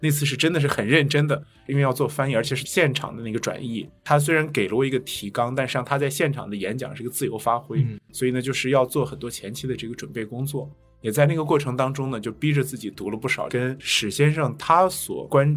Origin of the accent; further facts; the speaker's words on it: China; 理解中国历史学甚至理解我们中国人的历史观的一个非常重要的一个问题。